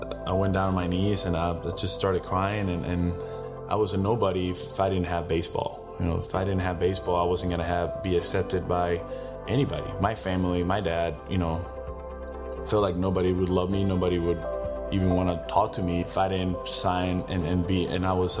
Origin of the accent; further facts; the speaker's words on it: Mexico; English is a second language; I was born and raised in Mexico. I didn't speak any English until I graduated from high school until I was 18 years old.